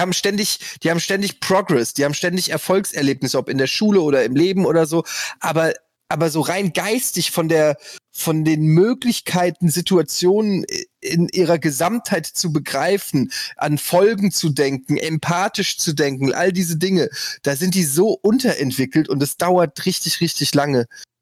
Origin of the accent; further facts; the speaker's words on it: Frankfurt, Hesse, Germany; bei uns in Frankfurt gab es den Holzhausenpark, da habe ich in der Nähe gewohnt.